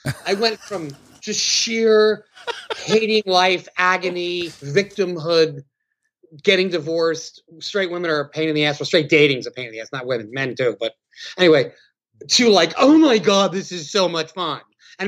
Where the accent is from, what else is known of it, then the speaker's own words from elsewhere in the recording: New Jersey, United States; Like, I grew up overseas, right? I'm from New Jersey, but my father ran safaris.